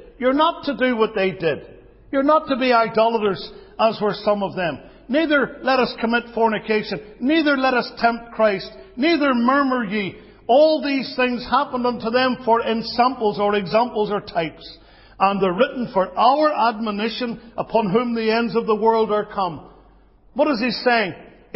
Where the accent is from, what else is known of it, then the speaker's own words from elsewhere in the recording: United Kingdom; now in United States; As a Brit, I'm allowed to talk about it.